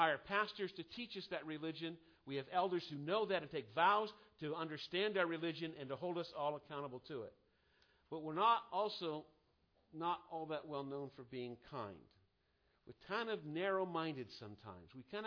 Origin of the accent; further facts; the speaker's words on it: Maine, United States; I'm from Maine. Mainers are not nice people. They're kind of gruff. They're like the granite of the soil there in Maine, right?